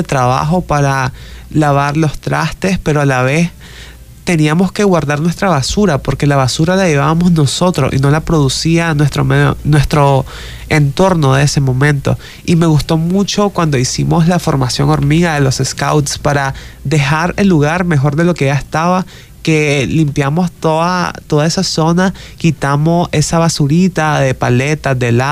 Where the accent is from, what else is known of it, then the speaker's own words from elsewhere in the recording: Nicaragua; a tomar acciones para mejorar nuestra realidad como nicaragüense.